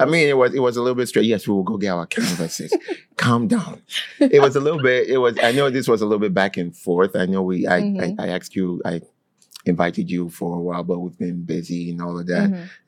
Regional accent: Nigeria; I know growing up in Nigeria, telling people, oh, you want to be an artist, the first look you get is, that salty look

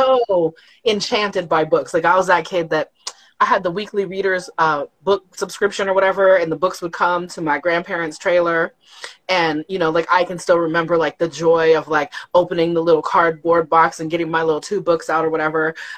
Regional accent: Southwest, United States; I'm from the Southwest, but in the Black side of my family, everybody is from the South.

